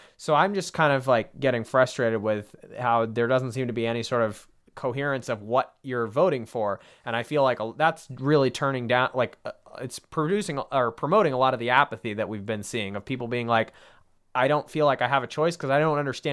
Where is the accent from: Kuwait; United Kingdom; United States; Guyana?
United States; Massachusetts; And, you know, we're both from Massachusetts